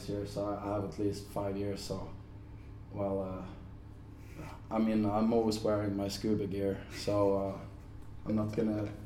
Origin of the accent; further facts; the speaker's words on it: Sweden; English is a second language; last year, I visited my hometown, my family.